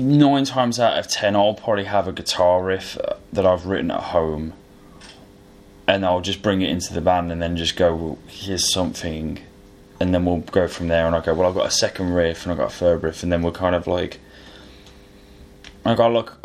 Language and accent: English; Stourbridge, West Midlands, United Kingdom; We're playing the Claptrap venue in Stourbridge because we're all from Stourbridge.